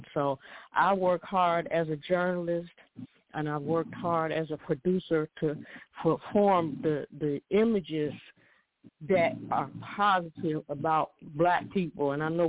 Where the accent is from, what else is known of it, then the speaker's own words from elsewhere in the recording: Chicago, Illinois, United States; a lot of the technical schools that I know that I grew up with in Chicago.